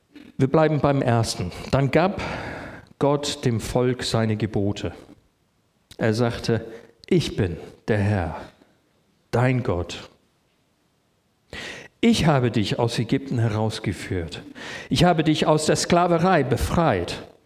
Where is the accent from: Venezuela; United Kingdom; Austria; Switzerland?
United Kingdom; England; German is a second language; now in Germany; Also als Engländer ist das Beispiel schlechthin, ihr kennt unsere Parks und unsere Rasen.